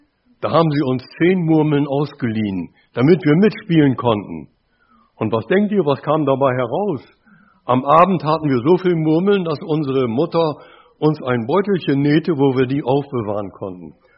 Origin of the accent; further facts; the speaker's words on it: Germany; in meiner Heimatstadt, ich lebte ja an der Weser damals, lauter Werftarbeiter